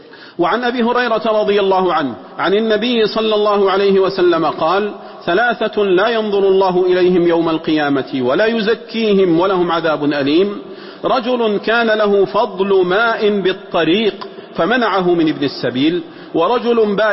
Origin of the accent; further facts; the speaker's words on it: Saudi Arabia; واحفظ نحفظ بلادنا المملكة العربية السعودية من كيد الكائدين